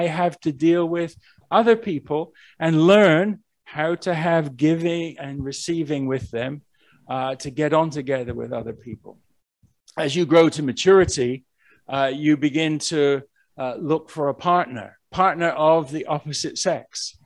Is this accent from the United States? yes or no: no; England, United Kingdom; I'm originally from England.